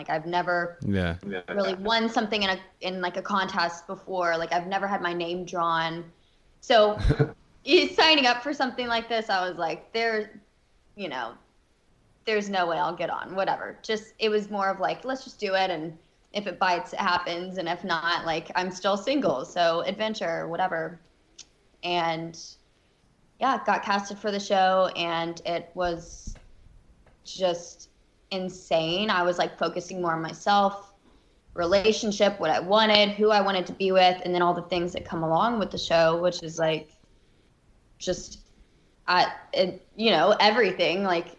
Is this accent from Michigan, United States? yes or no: no; Alabama, United States; I'm from Alabama, so I was always just kind of like, you know, I'd only seen like the South really and not done a bunch of traveling.